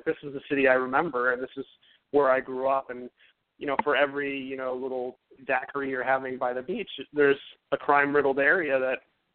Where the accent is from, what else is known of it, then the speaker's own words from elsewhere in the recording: Kendall, Florida, United States; And I grew up in Kendall, and there's some stuff that happens in Kendall.